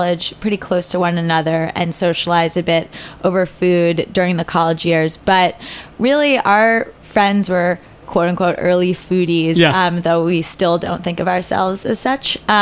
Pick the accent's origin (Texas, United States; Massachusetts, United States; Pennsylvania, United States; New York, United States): New York, United States; New York City; obviously we're all in our own individual apartments which were less equipped than what we had been used to growing up in New York City.